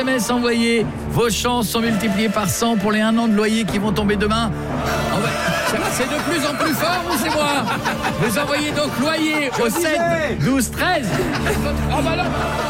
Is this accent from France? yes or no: yes; Saint-Quentin, Hauts-de-France, France; born there; Je suis né à Saint-Quentin, je fais un gros bisou à tous les gens de Saint-Quentin.